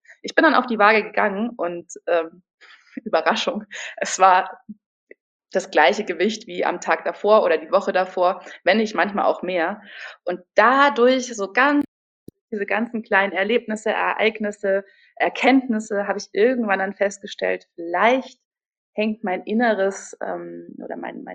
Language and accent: German; Munich, Bavaria, Germany; now in Berlin, Germany; Ich komme ursprünglich aus München, bin jetzt inzwischen Wahl-Berlinerin und auch Yogalehrerin, wohne aktuell im Prenzlauer Berg